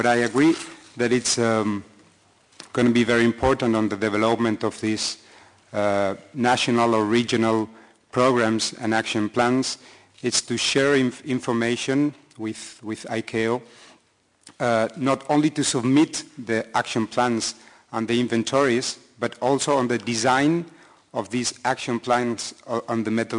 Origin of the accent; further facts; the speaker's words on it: Spain; English is a second language; Good afternoon. … from Spain.